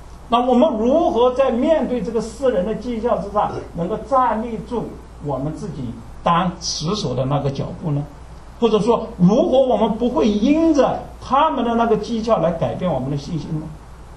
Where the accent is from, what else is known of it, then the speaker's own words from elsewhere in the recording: China; now in United States; 或者呢特别我们是从大陆来的一些弟兄姐妹们